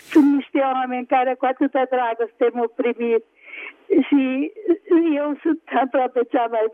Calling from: Oaș, Satu Mare County, Romania

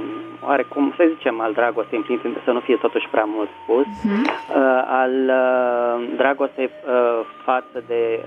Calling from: Bucharest, Romania; din București.

